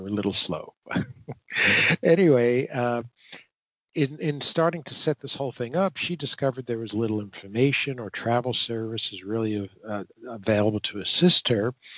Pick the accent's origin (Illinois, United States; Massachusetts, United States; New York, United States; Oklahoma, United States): New York, United States; New York City; I grew up in New York City, Brooklyn